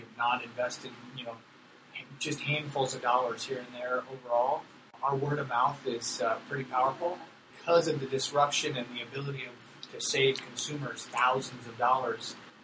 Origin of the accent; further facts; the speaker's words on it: Aurora, Colorado, United States; I grew up in Aurora, and those were my stomping grounds.